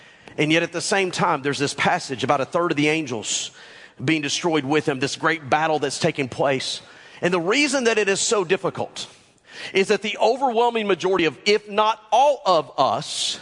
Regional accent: the South, United States; Because we're from the South.

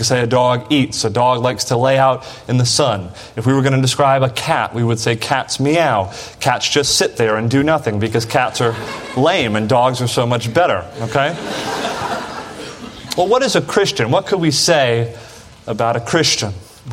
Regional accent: Florida, United States; Pastor Fisher was one of my pastors in the church I grew up at in Florida

